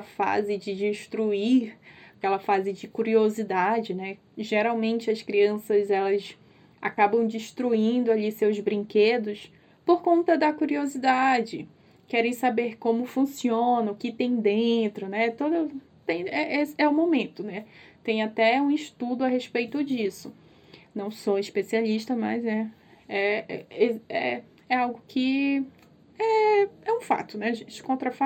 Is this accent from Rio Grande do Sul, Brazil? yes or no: no; Tabatinga, Amazonas, Brazil; now in Manaus, Brazil; nos mudamos, eu e minha mãe, nós viemos para Manaus. Nós saímos de Tabatinga aqui em 2002, no final de 2002, e viemos, né, para Manaus, nos mudamos.